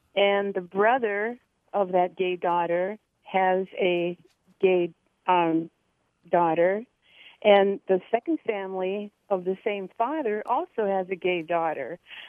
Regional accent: Hollywood, California, United States; now in Wisconsin, United States; I grew up in Hollywood, California in the 50s and 60s and knew very, very varied people, and I've lived in Wisconsin for over 40 years

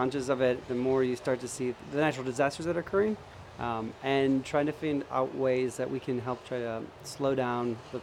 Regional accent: Madison, Wisconsin, United States; I am from the Madison area.

